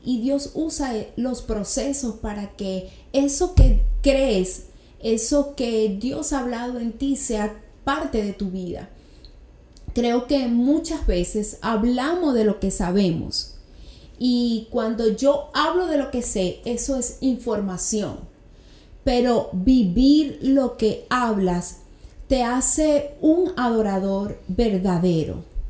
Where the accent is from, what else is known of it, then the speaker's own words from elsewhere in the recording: Venezuela; yo tenía ya varios años trabajando en mi país, Venezuela